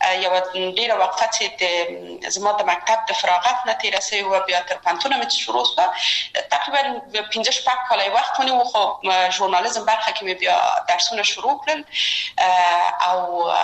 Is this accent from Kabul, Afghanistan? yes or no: yes; Kabul, Afghanistan; زه اصلا د میدان وردګو ولایت یم او په کابل کې بیا زیږیدلی یم. په کابل کې زیږیدلی یم، په کابل کې لوی شوم، په کابل کې مې درسونه وویل